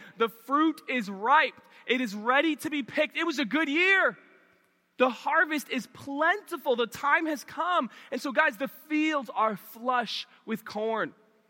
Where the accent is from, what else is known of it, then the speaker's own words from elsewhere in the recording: New York City, New York, United States; And I'm like coming from New York City.